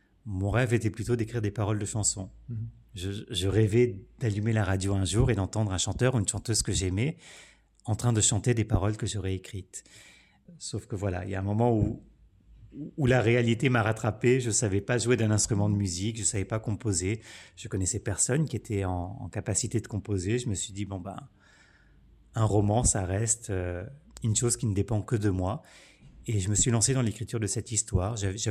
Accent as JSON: {"language": "French", "region": "Quebec", "country": "Canada", "tie": "born there", "also_born_or_lived": "France", "said": "au Québec, où je suis né, puis en France, où j'ai vécu à peu près la moitié de ma vie."}